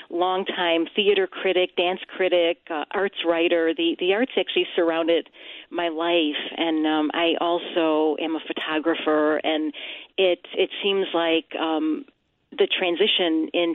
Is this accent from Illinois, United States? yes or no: yes; Chicago, Illinois, United States; I grew up on Chicago's Northwest Side.